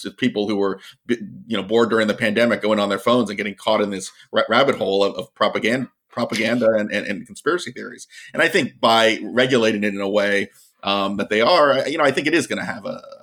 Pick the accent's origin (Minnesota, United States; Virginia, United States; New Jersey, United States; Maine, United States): Virginia, United States; what we saw here in my home state of Virginia